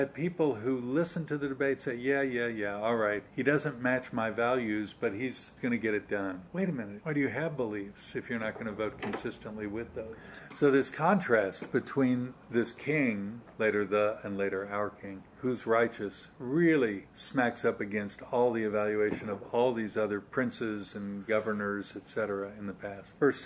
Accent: United States; I'm almost embarrassed to say I'm an American when I listen to these future leaders of government

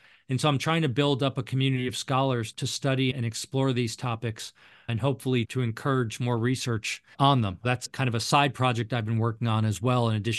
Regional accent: United States; One of the reasons I focus on the U.S. government, again, it's my home country

